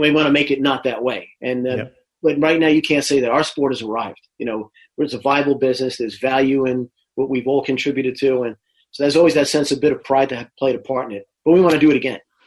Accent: England, United Kingdom; now in United States; We're English guys. We don't understand why this is so hard.

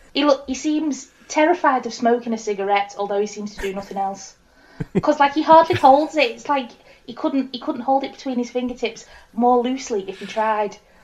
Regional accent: Liverpool, North West England, United Kingdom; I am a scouser. Because I'm into the 60s and because I'm from Liverpool, everybody kind of seems to instantly assume

